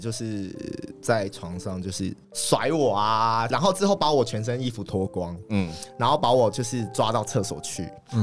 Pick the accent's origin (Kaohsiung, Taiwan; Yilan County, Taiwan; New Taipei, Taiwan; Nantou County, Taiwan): Yilan County, Taiwan; 我还带他去我老家，